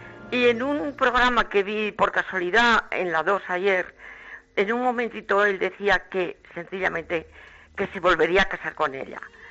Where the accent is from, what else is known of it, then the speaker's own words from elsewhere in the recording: Aragon, Spain; now in Barcelona, Spain; yo vivo en Barcelona, soy aragonesa